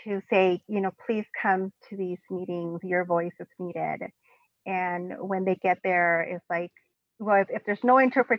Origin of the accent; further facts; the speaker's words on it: northern Mexico, Mexico; I'm from Mexico, but even like, you know, from the north part of Mexico